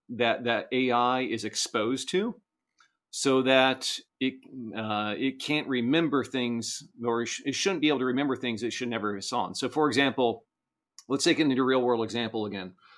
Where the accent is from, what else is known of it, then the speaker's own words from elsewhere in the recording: Florida, United States; I was raised in Florida, grew up a lot of my life going to the Bahamas. My family owned a house in the Bahamas, so very kind of Caribbean, South Florida lifestyle I grew up in.